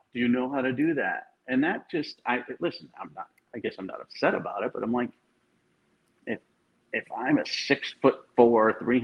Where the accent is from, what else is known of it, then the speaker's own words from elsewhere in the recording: New England, United States; because I grew up in New England and I don't dislike the Patriots, but I'm not a Patriots fan.